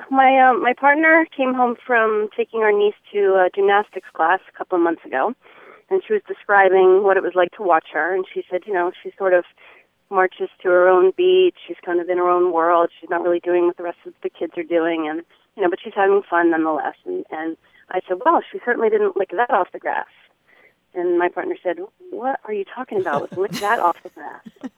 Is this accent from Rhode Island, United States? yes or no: yes; Newport, Rhode Island, United States; Newport, Rhode Island.